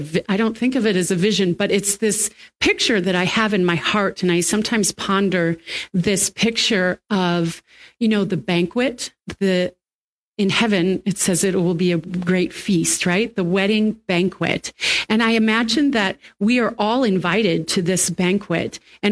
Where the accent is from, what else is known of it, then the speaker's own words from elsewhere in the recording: United States; there was a man that was very upset that I was there because I was from the United States.